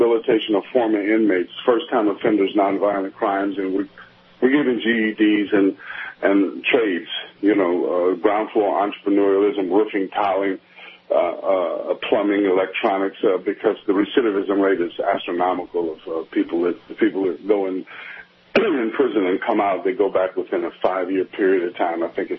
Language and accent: English; New York, United States; And we had just returned from New York City. I grew up in New York